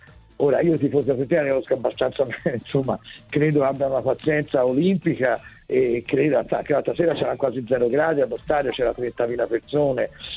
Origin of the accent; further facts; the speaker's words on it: Florence, Tuscany, Italy; perché sono fiorentino